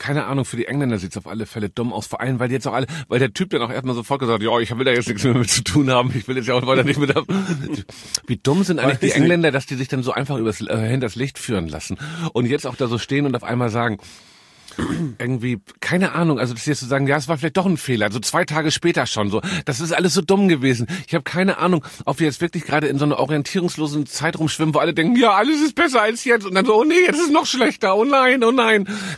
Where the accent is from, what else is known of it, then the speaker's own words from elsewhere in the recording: Hamburg, Germany; ich bin in Hamburg aufgewachsen